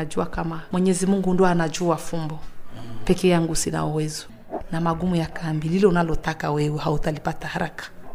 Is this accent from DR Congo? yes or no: yes; Uvira, South Kivu, DR Congo; moved away; Nimekuwa katika kambi ya Kavumu na mimi natoka Kongo, ndo nyumbani. Mahali wanaita Uvira. Nilifika hapa ilikuwa 2013.